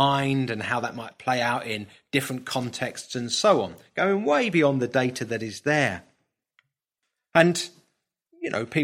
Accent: Brighton, South East England, United Kingdom; my hometown is Brighton, I can go onto the Palace Pier in Brighton, don't do that very often now

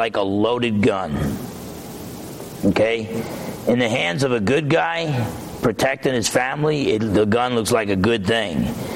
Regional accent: New Jersey, United States; I'm half Italian. I'm from New Jersey, okay?

